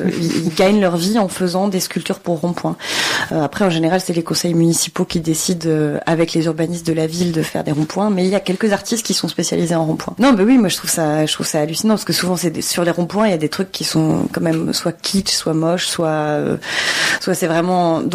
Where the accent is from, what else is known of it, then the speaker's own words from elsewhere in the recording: Nantes, Pays de la Loire, France; Ensuite, le rond-point, c'est bête, mais on vient de Nantes et on est quand même la ville du rond-point, quoi.